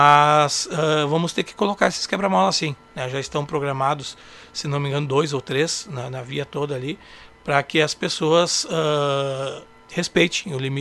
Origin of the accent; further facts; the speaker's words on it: Lagoa Vermelha, Rio Grande do Sul, Brazil; born there; Eu nasci em Lagoa Vermelha, tenho 52 anos, vou fazer 53 daqui uns dias. Eu nasci em Lagoa Vermelha, mas minha família veio para Lagoa Vermelha